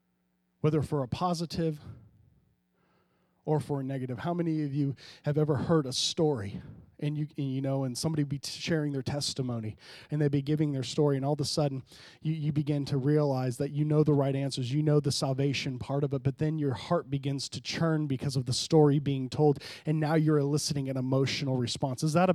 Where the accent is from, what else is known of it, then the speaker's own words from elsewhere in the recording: Florida, United States; where I grew up in Florida, we would go to youth, and man, we gave altar calls every week